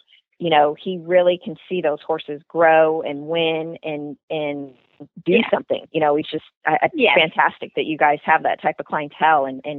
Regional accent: California, United States; and I grew up in Central and Southern California.

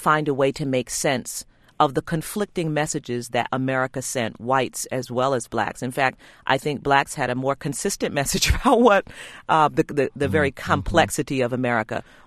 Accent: New York, United States; I grew up in New York, so I'm well aware of them.

